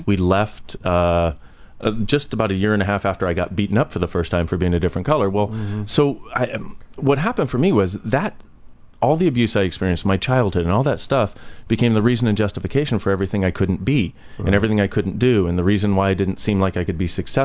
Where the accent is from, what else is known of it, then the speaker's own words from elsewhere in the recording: California, United States; born there; I was born in Southern California.